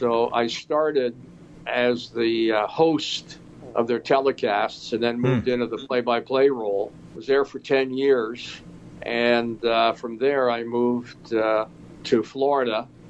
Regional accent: Toronto, Ontario, Canada; Well, I'm originally a Canadian from Toronto.

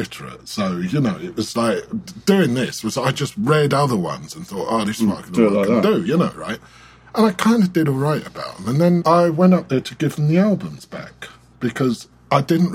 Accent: London, United Kingdom; Because I was from London

